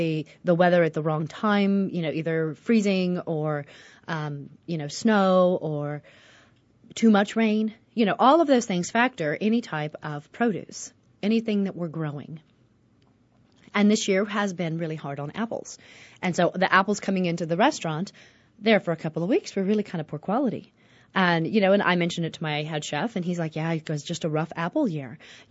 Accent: Midwest, United States; we used to plant tomatoes when I grew up in the Midwest.

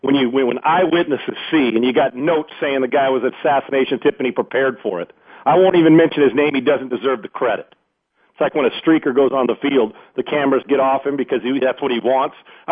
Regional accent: California, United States; I know, heck, I grew up in California.

